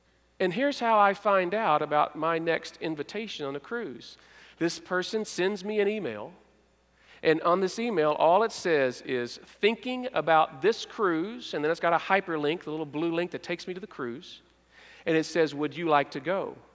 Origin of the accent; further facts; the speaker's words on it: Arkansas, United States; Now, I'm from South Arkansas.